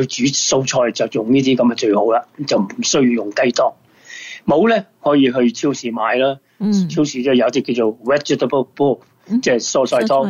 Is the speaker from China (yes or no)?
yes; Guangdong, China; 其实一般我哋广东人都系叫白果嘅啫